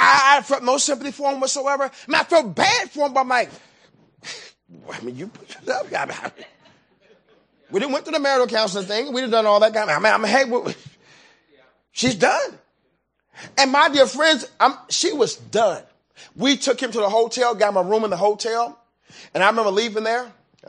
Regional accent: Chicago, Illinois, United States; I remember, and I grew up in Chicago on the west side

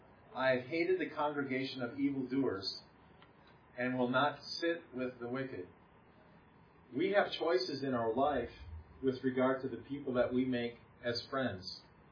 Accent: Wisconsin, United States; Many towns, like the town where I grew up in Wisconsin, they have little bars.

